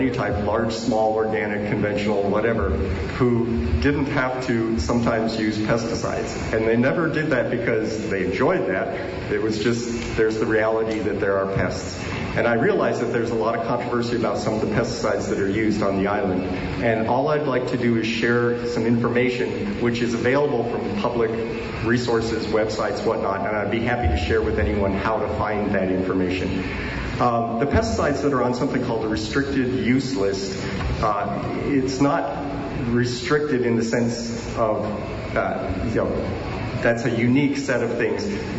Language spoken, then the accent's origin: English; California, United States; particularly thankful that you would let me speak as a Californian here.